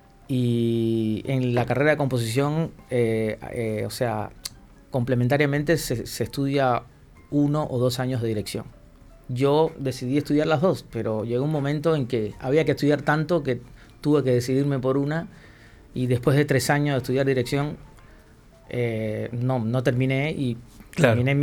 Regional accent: Havana, Cuba; born there; Soy nacido en La Habana, sí.

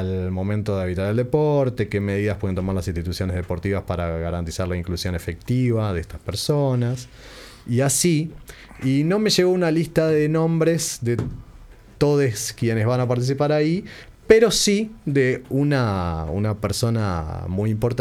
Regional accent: Uruguay; Pero, soy uruguayo y me quejo.

